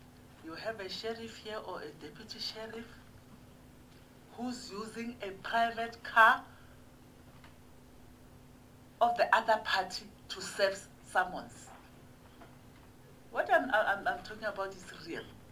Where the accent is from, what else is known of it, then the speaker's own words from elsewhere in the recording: Limpopo, South Africa; I'm coming from Limpopo, like him.